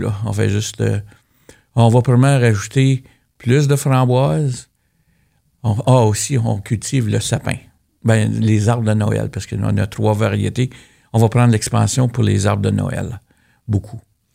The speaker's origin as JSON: {"language": "French", "town": "Saint-Pascal", "region": "Quebec", "country": "Canada", "said": "Oui, moi, tu vois, je viens de Saint-Pascal."}